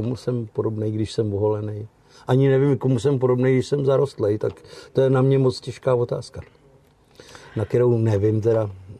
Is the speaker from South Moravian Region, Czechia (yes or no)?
no; Ústí nad Labem, Ústí nad Labem Region, Czechia; Já jsem rozený v Ústí, jako rozdělený Ústečák, a můj táta … byl rozený v 28. na Střekově, kousek od Činohry, jako rodilej Ústečák, český menšinový chlapeček